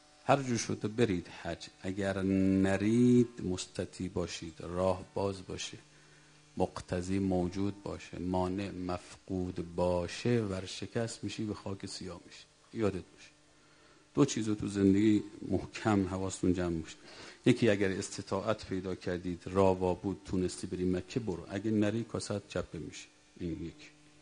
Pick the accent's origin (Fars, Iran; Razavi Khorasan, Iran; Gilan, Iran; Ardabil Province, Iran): Razavi Khorasan, Iran; Mashhad; ما بچه مشهدیم دیگه